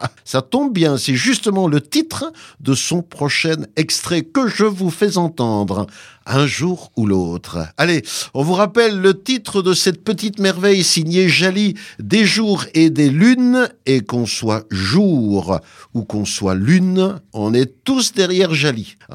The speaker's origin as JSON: {"language": "French", "country": "Belgium", "tie": "born or raised there", "also_born_or_lived": "Rwanda", "said": "Je suis né au Rwanda en 88, mais j'ai grandi en Belgique dès l'âge de 2 mois."}